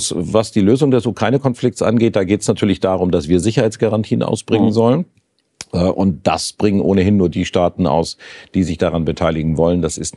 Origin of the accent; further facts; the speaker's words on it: Germany; Da sind wir an vorderster Stelle als Deutsche mit dabei.